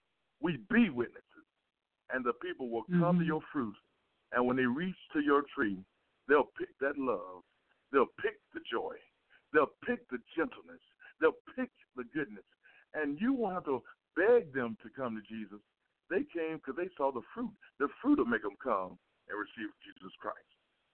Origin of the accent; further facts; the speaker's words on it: LaGrange, Georgia, United States; When I was a little boy growing up in LaGrange, Georgia, when I wanted apples, there was a lady that lived down the street from me